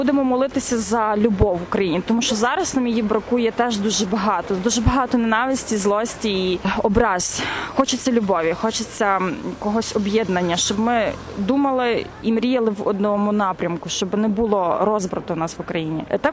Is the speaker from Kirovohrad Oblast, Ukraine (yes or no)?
no; Yavoriv, Lviv Oblast, Ukraine; now in Lviv, Ukraine; 24 роки мені, я з Яворова. Живу зараз у Львові.